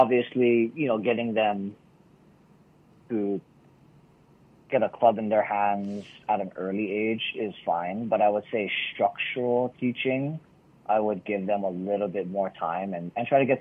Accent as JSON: {"language": "English", "region": "Hawaii", "country": "United States", "tie": "born or raised there", "said": "I think growing up in Hawaii plays a big part in that. We battle wind and the elements pretty much on every golf course that you can play here, you know, in the state of Hawaii."}